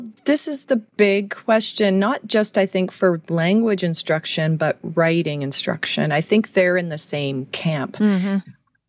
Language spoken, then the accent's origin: English; Ontario, Canada; I am a Canadian born and raised, so spent 30 years of my life in Canada, in Ontario.